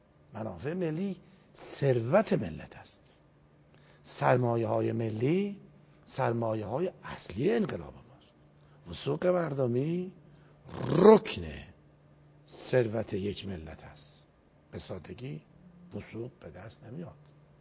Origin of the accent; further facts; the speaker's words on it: Iran; من به عنوان یک ایرانی، من آتش میگیرم، میسوزم